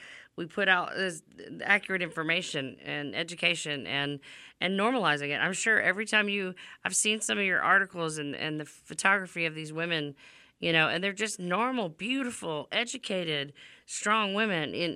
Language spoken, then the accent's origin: English; Louisiana, United States; I know in Louisiana, my home state, the city of New Orleans is decriminalized